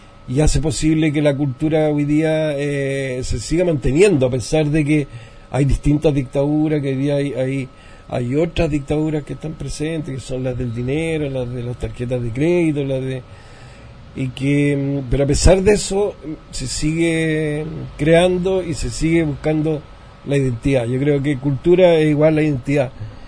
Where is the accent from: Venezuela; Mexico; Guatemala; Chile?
Chile; San Joaquín, Santiago Metropolitan Region; also born or lived in San Miguel; yo soy nacido y criado en San Joaquín. Entonces, para mí las calles, los barrios, San Joaquín, aunque haya sido después, nacimos en San Miguel, después fuimos en San Joaquín